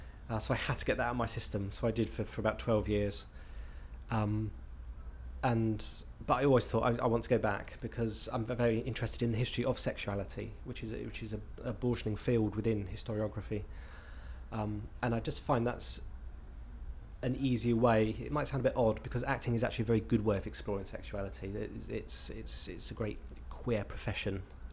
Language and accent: English; Oxford, South East England, United Kingdom; I used to work as an actor here in London, although I live in Oxford now, and was that's my hometown.